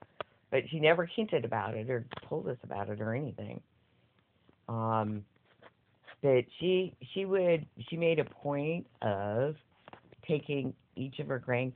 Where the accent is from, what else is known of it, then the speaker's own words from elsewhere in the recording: Washington, United States; also born or lived in Texas; And I was born in Texas, and so I saw them a lot when I was little, but because family moved up to Washington when I was like 4